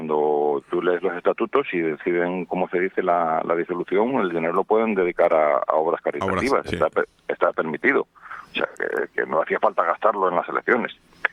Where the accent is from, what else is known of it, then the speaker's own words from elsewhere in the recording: León, Castile and León, Spain; yo soy de León, tú sabes